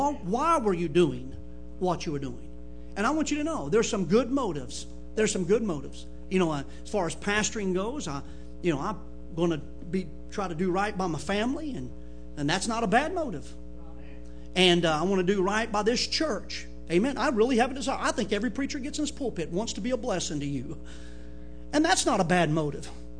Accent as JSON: {"language": "English", "region": "the South", "country": "United States", "said": "but I'm a Southerner, amen, you know I am."}